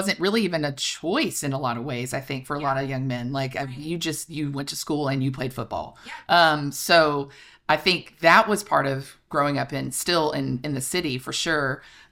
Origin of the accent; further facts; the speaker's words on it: Houston, Texas, United States; it's something in some ways I relate to as a Houstonian, as a Texan for sure. I think the football culture in Texas is just so deep that I kind of growing up definitely knew about it.